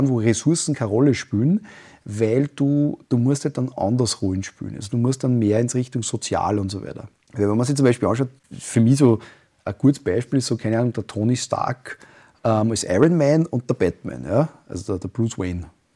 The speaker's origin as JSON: {"language": "German", "region": "Upper Austria", "country": "Austria", "said": "ich bin Oberösterreicher"}